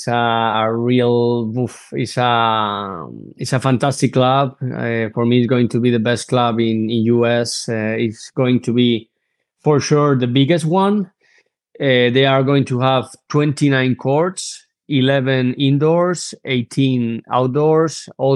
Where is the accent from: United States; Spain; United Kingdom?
Spain; Madrid, Community of Madrid; English is a second language; I'm from Spain, from Madrid. I was born in 88 in Spain.